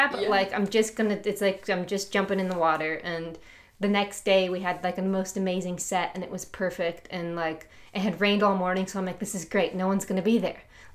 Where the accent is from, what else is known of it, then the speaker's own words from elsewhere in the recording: Chicago, Illinois, United States; so I'm from Chicago. We had never played in Chicago before.